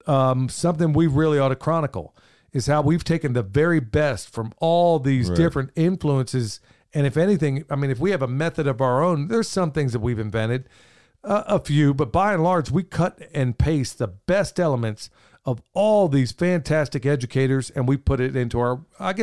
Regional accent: Pennsylvania, United States; growing up in Pennsylvania at the time

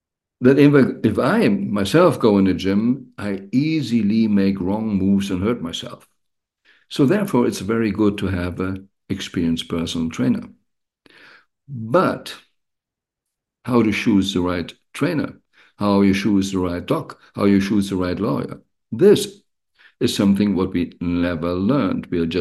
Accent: Germany; Well, I grew up in Germany, so in the so-called Christian world.

